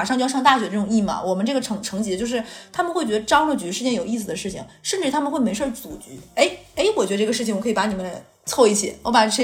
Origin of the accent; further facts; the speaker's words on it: Northeast China, China; 我小的时候在东北的时候特别喜欢吃那个东北的麻辣烫和米线